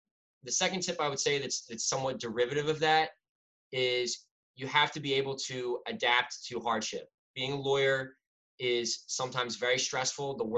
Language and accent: English; Philadelphia, Pennsylvania, United States; But I'm from Philadelphia. So I wanted to stay local in the city